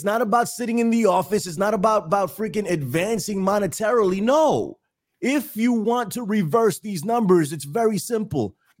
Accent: United States; born there; I am American. I was born here. You know, my family's American.

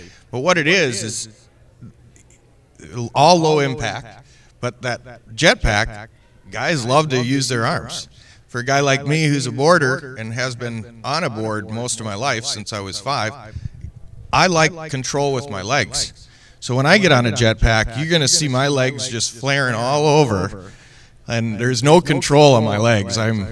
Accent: Minnesota, United States; born and raised in Minnesota. So, I grew up right on a lake.

